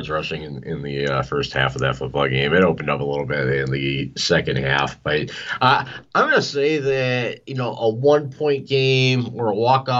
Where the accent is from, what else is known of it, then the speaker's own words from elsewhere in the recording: Ohio, United States; I grew up in Ohio, Daniel, and there's nothing good about Michigan winning football games and Ohio State losing football games.